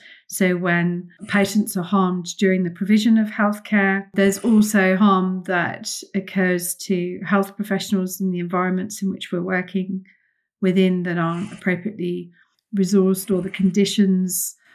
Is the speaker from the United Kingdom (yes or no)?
yes; Brighton, South East England, United Kingdom; moved away as an adult; also born or lived in Birmingham; now in New Zealand; So I'm originally from Birmingham in the United Kingdom, was where I was born back sometime in the 70s. And then I grew up in and around Brighton in Sussex, which is a really cool, diverse city.